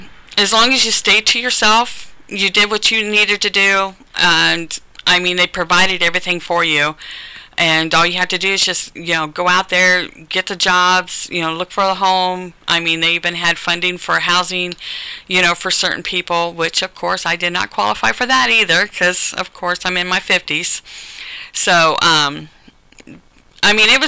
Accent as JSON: {"language": "English", "town": "Marion", "country": "United States", "tie": "born or raised there", "said": "I went ahead and relocated back to Marion, which is my hometown, to be closer to my grandchildren."}